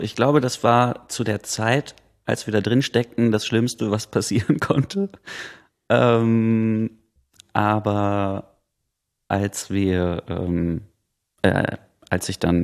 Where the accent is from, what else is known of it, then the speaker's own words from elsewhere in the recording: Essen, North Rhine-Westphalia, Germany; now in Berlin, Germany; ich komme ja aus Essen und war dann in Berlin